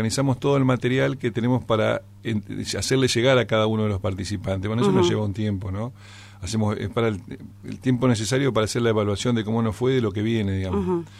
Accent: Argentina; ¿cómo nosotros estamos construidos como argentinos, no?

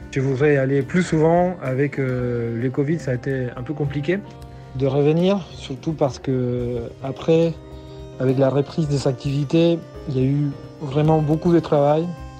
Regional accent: La Plata, Buenos Aires Province, Argentina; French is a second language; now in Paris, France; depuis Paris qui envoie ce message. Je suis pianiste et compositeur, je viens de la ville de La Plata, Buenos Aires, Argentina

